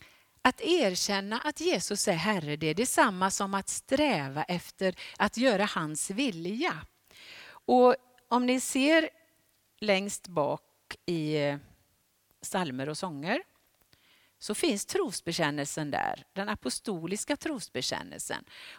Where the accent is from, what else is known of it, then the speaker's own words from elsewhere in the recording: Sollebrunn, Västra Götaland County, Sweden; Och jag kan än komma ihåg någon gång för väldigt många år sedan i Sollebrunn där jag växte upp.